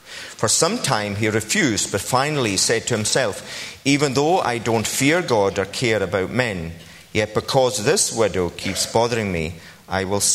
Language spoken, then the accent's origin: English; Harris, Scotland, United Kingdom; And I said, "Oh, I come from the Kingdom of Harris."